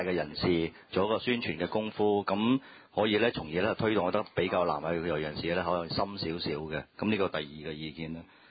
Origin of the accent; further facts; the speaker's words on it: China; 其實就都有好多同我哋中國人係有完全係唔同嘅